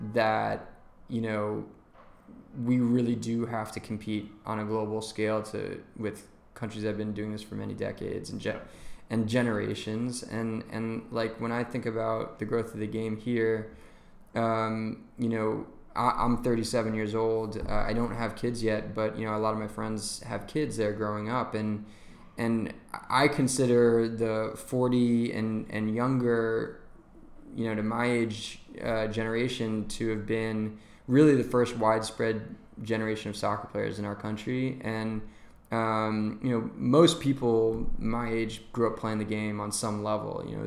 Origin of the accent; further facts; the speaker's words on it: Washington, District of Columbia, United States; I'm going to have to go directly to my hometown.